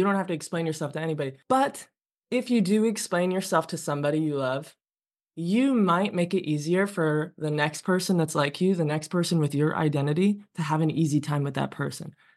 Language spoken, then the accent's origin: English; Ohio, United States; And I grew up in Ohio where I was in a monoculture. It felt very white.